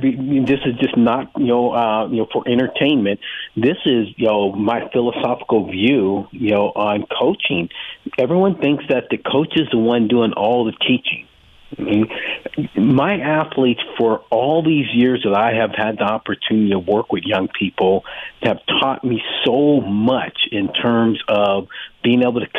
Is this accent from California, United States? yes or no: yes; San Jose, California, United States; also born or lived in Oakland / Richmond; back in the early 70s, where I grew up in San Jose, Oakland, Richmond area